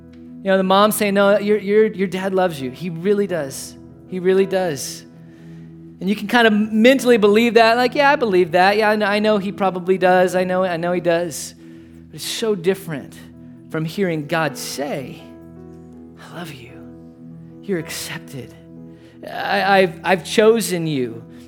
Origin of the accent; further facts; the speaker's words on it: Edna, Texas, United States; So I grew up in Edna, Texas, all right? And town of 6,343 people, and a farming community.